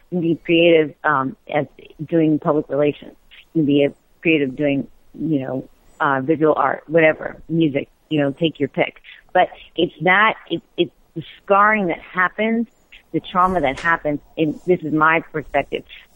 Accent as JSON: {"language": "English", "region": "New York", "country": "United States", "tie": "born or raised there", "said": "I grew up in New York, and I get cold when it gets to be like 75, you know."}